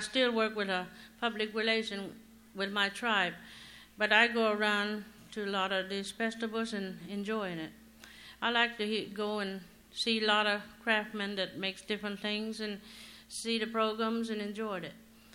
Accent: Hollywood, Florida, United States; I'm from Hollywood Reservation. There are three reservations in the state of Florida.

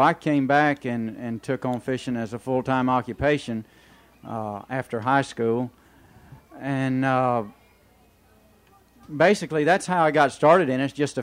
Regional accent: Florida, United States; also born or lived in Georgia; I was born in Georgia, and we moved to Florida shortly after. And my dad fished, and I got into it at an early age.

